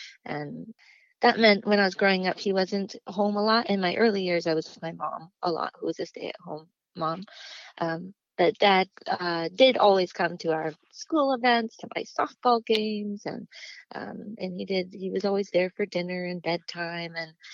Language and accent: English; Duluth, Minnesota, United States; Duluth is my home. I was born and raised in Duluth, but I am a dual citizen because my father is from Southern Ontario.